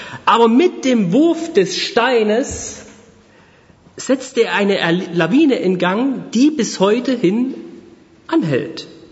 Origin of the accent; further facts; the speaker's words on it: Saxony, Germany; now in Monheim am Rhein, Germany; ich werde im November 39 Jahre alt und bin ein Erzgebirgler. Also ich komme aus Sachsen, wohne aber seit 2011 fast durchgängig in den alten Bundesländern und wohne jetzt seit 2017 in Monheim am Rhein, weil ich geheiratet habe.